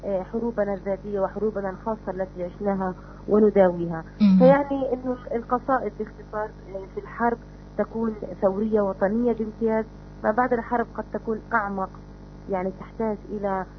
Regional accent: Palestine; في شعراء من موريتانيا كتبوا عن فلسطين، وكان هذا شيء مشجع لنا كفلسطينيين أن نستمر في قضيتنا وفي ثورتنا.

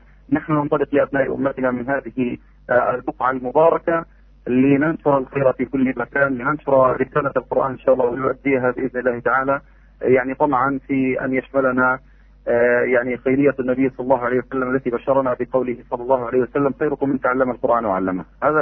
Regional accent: Gaza, Gaza Strip, Palestine; من التعليم الإلكتروني الذي يتلقاه عندنا في غزة،

